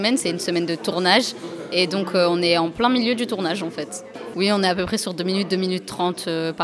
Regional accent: Roubaix, Hauts-de-France, France; j'ai 23 ans et je viens de Roubaix.

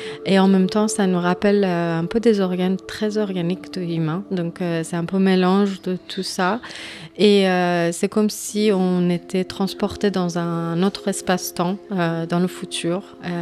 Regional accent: Iran; French is a second language; je suis une artiste iranienne, puis je viens d'Iran.

